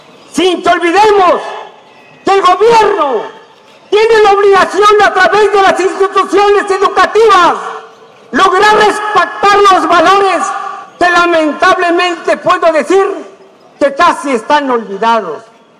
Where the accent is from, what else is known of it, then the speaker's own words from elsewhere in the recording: Oaxaca, Mexico; Y es tiempo que nosotros como mexicanos, oaxaqueños y los pueblos del Istmo fusionemos nuestra fuerza